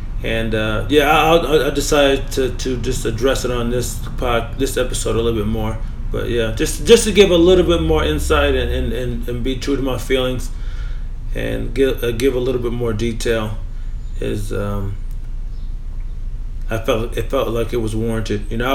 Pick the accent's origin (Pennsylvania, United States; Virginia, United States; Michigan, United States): Virginia, United States; It's just like it's New York, and I'm from Virginia, and I felt weird as I got closer to showtime.